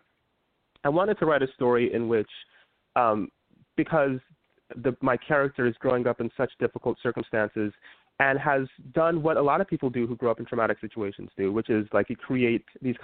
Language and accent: English; United States; You know, I'm born and raised in America. I have a really strong connection to Nigeria because of my parents